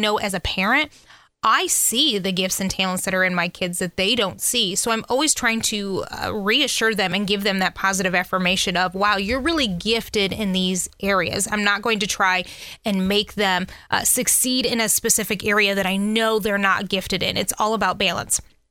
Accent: United States; that was a complete culture shock to me because here I am from America.

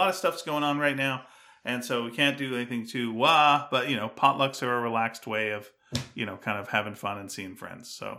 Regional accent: Montreal, Quebec, Canada; I love Montreal. I grew up in Montreal.

